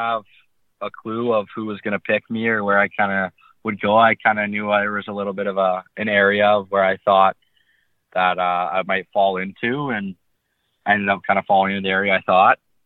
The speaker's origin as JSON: {"language": "English", "town": "Lethbridge", "region": "Alberta", "country": "Canada", "tie": "born or raised there", "also_born_or_lived": "Calgary", "said": "Yeah, so I was born in Lethbridge, and I was in Lethbridge for, I think, until about high school, where I then moved up to Calgary to go to the Edge school there. So I've kind of been between Lethbridge and Calgary for pretty much most of my life. So kind of Southern Alberta area."}